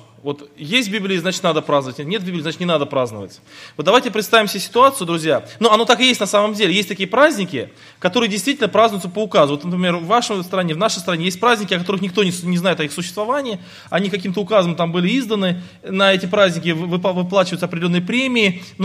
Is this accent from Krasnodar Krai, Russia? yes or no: yes; Krasnodar Krai, Russia; я из Краснодарского края, из России.